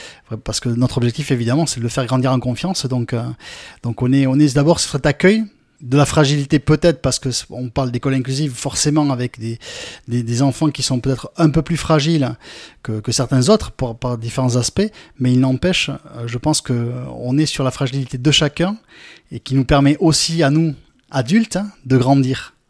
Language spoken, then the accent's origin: French; Salies-de-Béarn, Nouvelle-Aquitaine, France; moi je suis béarnais, je suis originaire de Salis de Béarn.